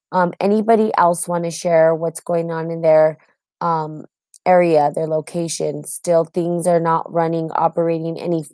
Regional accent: United States; I am from America.

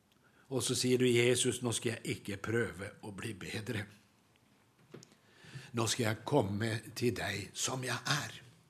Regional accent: Sweden; så förstod jag att jag fick det brevet för att jag var svensk.

